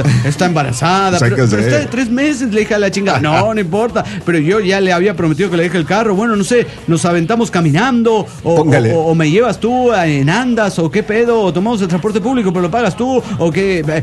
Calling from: Toluca, State of Mexico, Mexico; de Toluca.

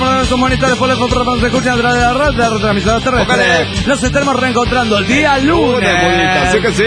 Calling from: Monterrey, Nuevo León, Mexico; Desde Nuevo León, México.

